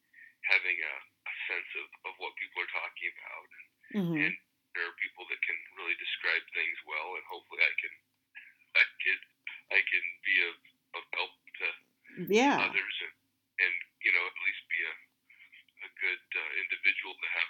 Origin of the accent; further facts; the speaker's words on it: Iowa, United States; Yeah, I'm originally from Iowa.